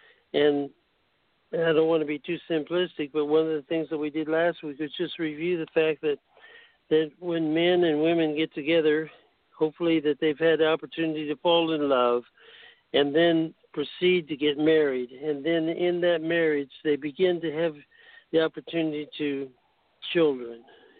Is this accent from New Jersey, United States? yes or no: no; Illinois, United States; I was born in Illinois and grew up in a federal housing project.